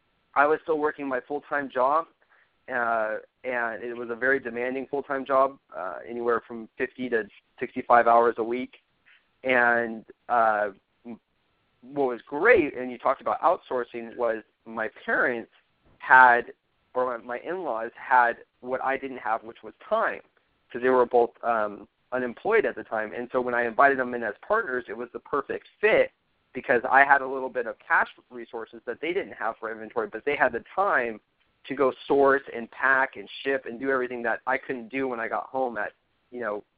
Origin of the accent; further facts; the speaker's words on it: California, United States; I've been born and raised in Orange County, so I don't know a very, a different cost of living.